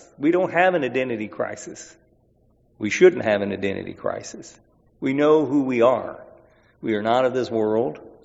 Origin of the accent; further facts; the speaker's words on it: the South, United States; Growing up in the South, there's two types of snakes that are called, or they look like a coral snake.